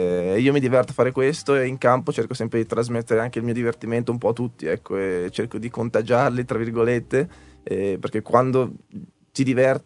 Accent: Bolzano, Trentino-Alto Adige, Italy; born there; io sono nato a Bolzano come schiacciatore e ricevitore

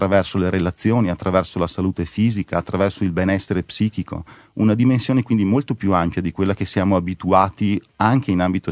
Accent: Veneto, Italy; Io sono veneto.

